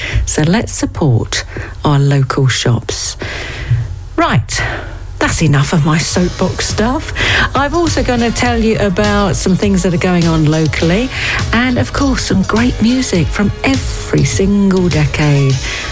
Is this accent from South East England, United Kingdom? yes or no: yes; Princes Risborough, South East England, United Kingdom; I know in Princess Risborough, which is my hometown, there's been a couple of new shops opened up